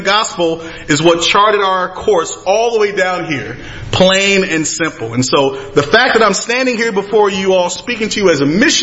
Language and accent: English; Virginia, United States; throughout my life as a kid growing up in Nottoway County, Virginia, I never imagined in my wildest dreams, you know, that I'd be one day be living in the South Pacific